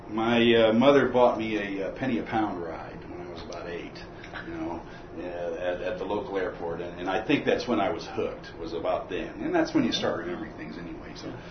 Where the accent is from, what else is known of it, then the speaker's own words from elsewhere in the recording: Fenton, Michigan, United States; also born or lived in Logan, Ohio; I was born in Logan, Ohio, southeastern part of Ohio. And I grew up in Michigan, in Fenton, Michigan, another small town.